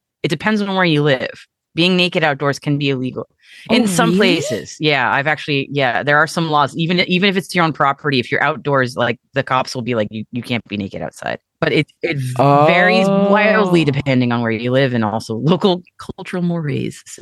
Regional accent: United States; which as an American kid was like, what?

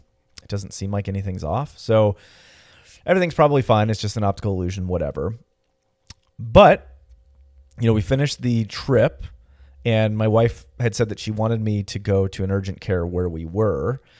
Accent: California, United States; go back to Los Angeles in my home state of California

